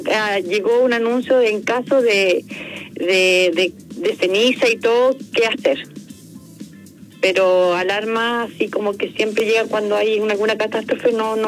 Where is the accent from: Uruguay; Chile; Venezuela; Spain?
Chile; Concepción, Biobío; Te mando muchos saludos, y también soy de Concepción, así que mis hermanas también te adoran